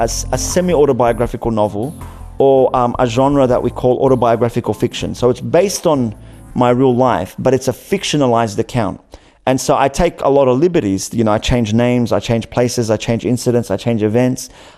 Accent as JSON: {"language": "English", "country": "Australia", "tie": "born or raised there", "said": "growing up in Australia as a minority."}